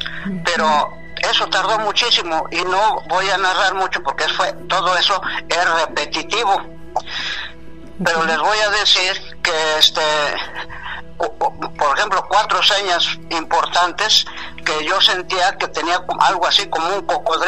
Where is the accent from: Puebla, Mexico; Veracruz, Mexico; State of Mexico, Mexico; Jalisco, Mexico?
State of Mexico, Mexico; Sultepec; Me cambié de ciudad, me vine a la Ciudad de México, de mi pueblo, porque se me subió allá en mi pueblo que se llama Sultepec, Estado de México.